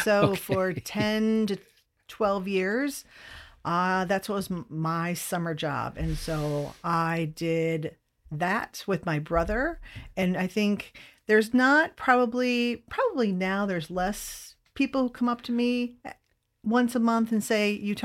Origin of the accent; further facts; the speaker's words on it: Eldridge, Iowa, United States; I did. I grew up in Eldridge. My dad, 91 years old, is still living in the same house in Eldridge that they brought me home in the hospital.